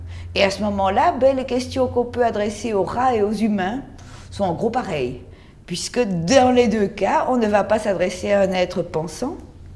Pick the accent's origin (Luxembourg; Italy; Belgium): Belgium; Brussels; je suis belge et même bruxelloise.